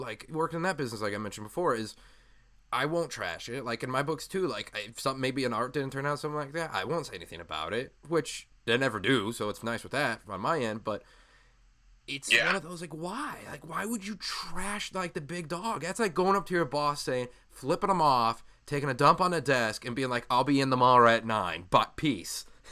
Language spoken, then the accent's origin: English; Sycamore, Illinois, United States; also born or lived in Aurora; now in Phoenix, United States; Oh man, I was born in Aurora, and then moved to Sycamore for like a majority of my life before I moved out to Phoenix.